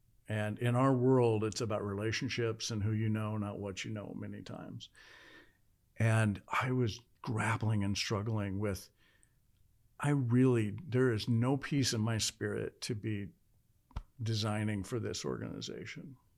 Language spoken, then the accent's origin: English; Nebraska, United States; different than me growing up in Central Nebraska on a farm.